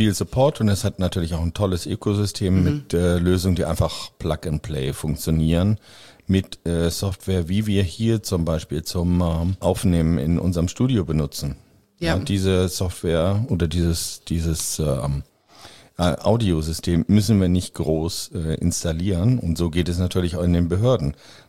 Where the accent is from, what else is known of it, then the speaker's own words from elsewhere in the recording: Schleswig, Schleswig-Holstein, Germany; Das Bundesland Schleswig-Holstein ist zufällig mein Heimatland. Ich komme aus einer Stadt, die heißt Schleswig.